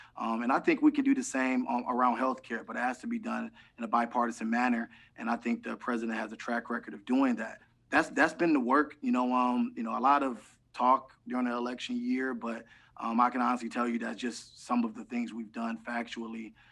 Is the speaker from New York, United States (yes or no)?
no; Cleveland, Ohio, United States; like the community I grew up in Cleveland, Ohio, changed and revitalized